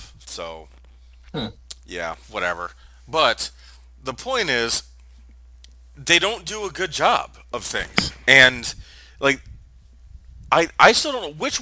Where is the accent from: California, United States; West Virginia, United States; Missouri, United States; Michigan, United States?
Michigan, United States; Detroit; And it's like, I'm from Detroit, you know. We kind of know some of the Canadian stuff.